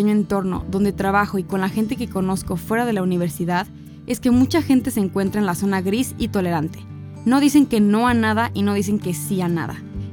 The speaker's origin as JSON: {"language": "Spanish", "country": "Hungary", "said": "soy de Hungría."}